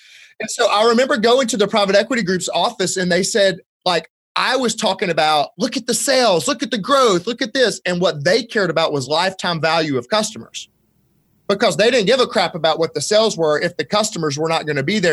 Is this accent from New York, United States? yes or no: no; Alabama, United States; I'm a simple guy. So I'm from Alabama. So you got to keep it real simple with me.